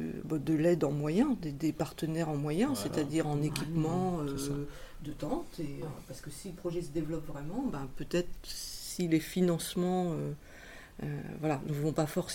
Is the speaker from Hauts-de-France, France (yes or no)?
no; Caen, Normandy, France; on se déplace puisqu'on est originaire de Caen.